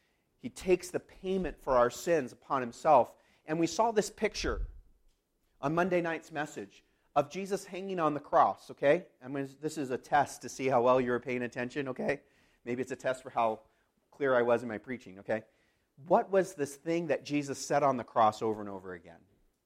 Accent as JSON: {"language": "English", "region": "Arizona", "country": "United States", "said": "I'm from Arizona."}